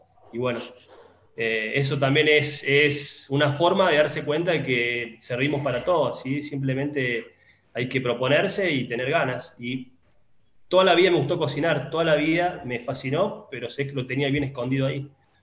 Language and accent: Spanish; Córdoba, Argentina; now in Mexico; una comida más callejera, que se hace mucho de donde vengo, que es Córdoba, se llama lomito.